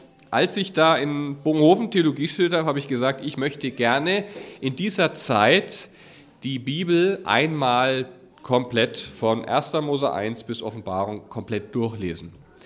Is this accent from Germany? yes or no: yes; Forchheim, Bavaria, Germany; Ich bin, wie gesagt, geboren und groß geworden in Forchheim